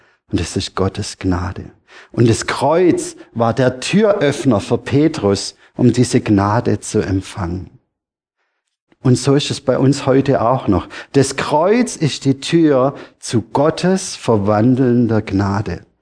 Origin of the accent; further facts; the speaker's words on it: Baden-Württemberg, Germany; Wisst ihr, ich bin Schwabe, ich weiß, wovon wir reden. Wir Schwaben